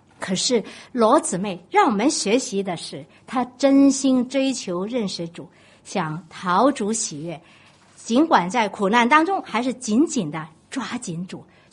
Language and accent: Chinese; Guangdong, China; 我们广东人常常说的世界的好东西是车子、房子还有孩子哈